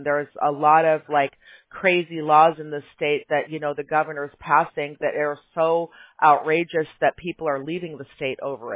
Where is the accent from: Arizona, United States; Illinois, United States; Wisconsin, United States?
Illinois, United States; Chicago; moved away as an adult; now in California, United States; No, I'm from Chicago, northwest suburbs of Chicago.